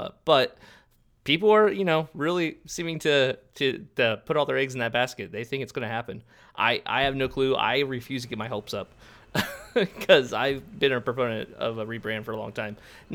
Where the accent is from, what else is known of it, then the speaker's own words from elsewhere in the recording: Ohio, United States; I'm from Ohio. I used to root for the Browns.